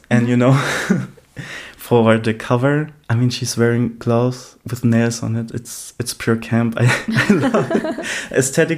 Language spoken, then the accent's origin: English; North Spain, Spain; the last song I've listened to was by an artist from my hometown. Mm-hmm. In North Spain.